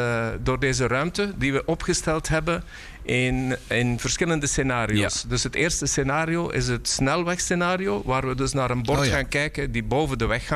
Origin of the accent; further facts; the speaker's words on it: Flanders, Belgium; Als Vlaming mag ik daar wel, mag ik er ook wel trots op zijn.